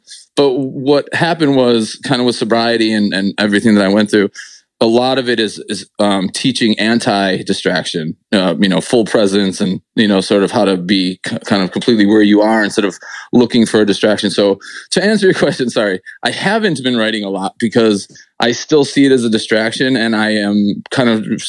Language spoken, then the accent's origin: English; Buffalo, New York, United States; This was always just a flyover zone for me growing up in Buffalo.